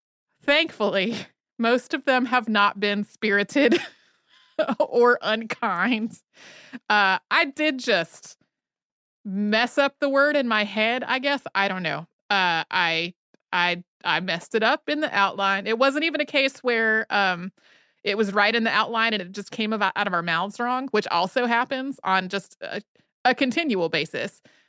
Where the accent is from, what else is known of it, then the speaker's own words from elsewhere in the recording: Idaho, United States; Growing up in Idaho, I was so blessed to have the ability to explore all the public, state, and federal land open and available to me.